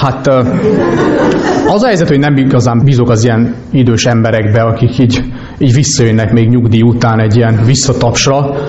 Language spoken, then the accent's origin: Hungarian; Romania; megtudták, hogy Romániából vagyok